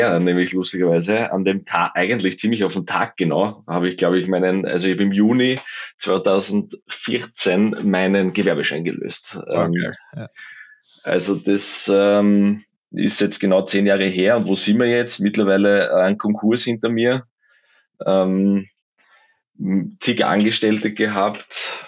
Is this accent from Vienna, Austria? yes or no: no; Styria, Austria; born there; komme eigentlich gebürtig aus der Steiermark.